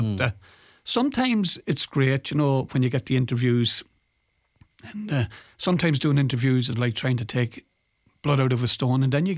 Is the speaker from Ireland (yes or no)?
yes; Sligo, Connacht, Ireland; because I'm originally from Sligo